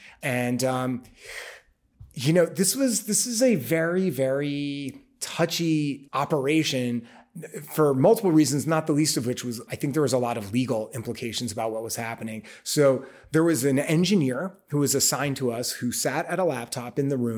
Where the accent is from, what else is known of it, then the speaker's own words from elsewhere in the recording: New York, United States; I mean, I because I'm a New Yorker, I've always walked everywhere.